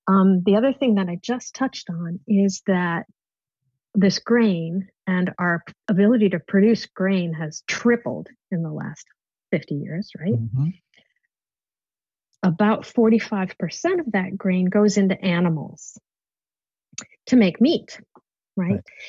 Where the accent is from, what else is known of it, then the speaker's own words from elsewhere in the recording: Minnesota, United States; I grew up in Farm County in Minnesota, and just surrounded by fields.